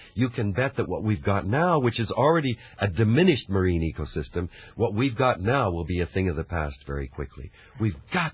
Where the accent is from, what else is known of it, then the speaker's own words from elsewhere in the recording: Vancouver, British Columbia, Canada; I was born in Vancouver in 1936. When I was a boy in Vancouver, we could fish right off Spanish banks in the middle of the city for halibut.